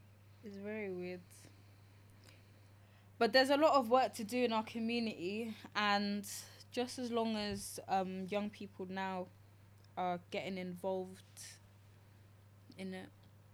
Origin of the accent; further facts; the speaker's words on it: Gambia; now in United Kingdom; because I know where my ancestors are from. Like I'm from Gambia.